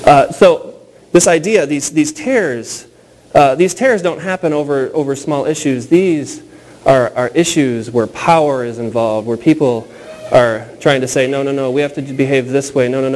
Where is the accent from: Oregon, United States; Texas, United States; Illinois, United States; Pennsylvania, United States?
Illinois, United States; Rockford; When you grow up in Rockford, Illinois, you're sort of either a Bears or a Packers fan.